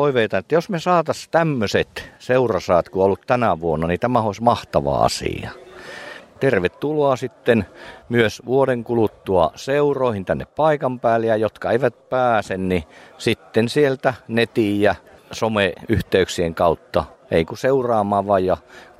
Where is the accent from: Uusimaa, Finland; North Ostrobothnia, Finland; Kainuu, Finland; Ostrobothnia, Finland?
Kainuu, Finland; Kajaani; Me, jotka ollaan Kajaanista